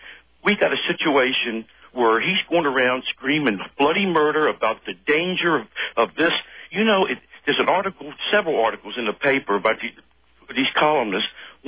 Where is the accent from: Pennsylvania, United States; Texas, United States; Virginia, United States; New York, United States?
Virginia, United States; Franconia; And listen, I'm from Franconia, Virginia.